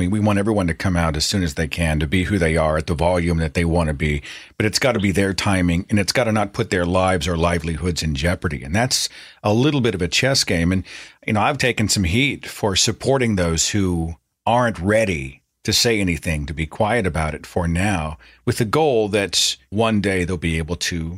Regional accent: Muskogee, Oklahoma, United States; It has to do with a story originating in my home state of Oklahoma, Muskogee, Oklahoma.

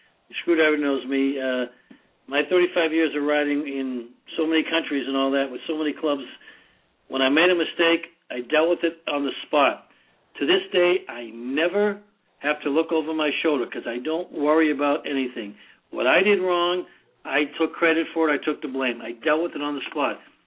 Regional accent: Ireland; now in California, United States; I am Irish.

